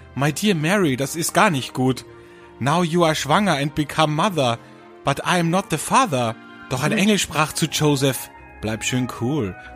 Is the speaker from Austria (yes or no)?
yes; Velden, Carinthia, Austria; ich habe ja immer bei uns in Kärnten, in Velden, jedes Jahr als Kind im Krippenspiel mitgespielt.